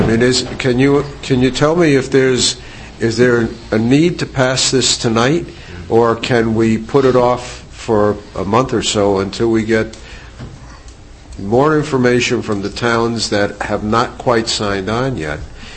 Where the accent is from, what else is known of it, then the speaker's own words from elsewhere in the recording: Missouri, United States; you know, I'm from Missouri, I got to be shown.